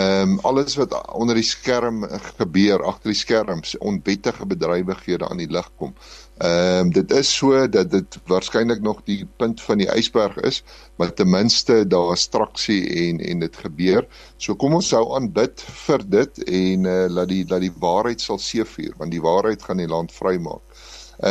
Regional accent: Karoo, South Africa; En om te dink, ek het in die Karoo groot geword.

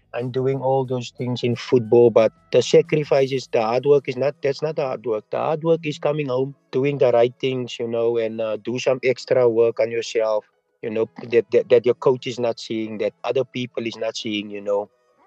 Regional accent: South Africa; But yeah, so for me, I look up to that and I respect that for what he's done and for the football of South Africa.

